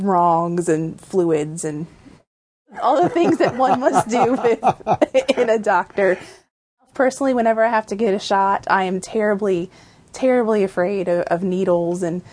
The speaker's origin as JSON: {"language": "English", "town": "Mechanicsville", "region": "Virginia", "country": "United States", "tie": "born or raised there", "said": "I'm a native, native of the area. Grew up in Mechanicsville, still live in Richmond now."}